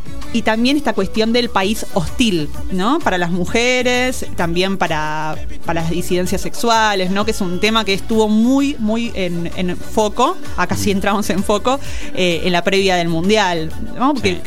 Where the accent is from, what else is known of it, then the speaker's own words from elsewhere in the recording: Argentina; los dos somos argentinos.